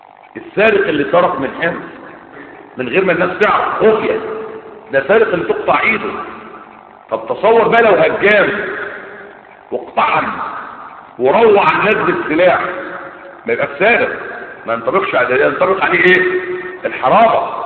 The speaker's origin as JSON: {"language": "Arabic", "country": "Egypt", "said": "اما اللي على الساحه عندنا في مصر هنا قالوا فلان وفلان"}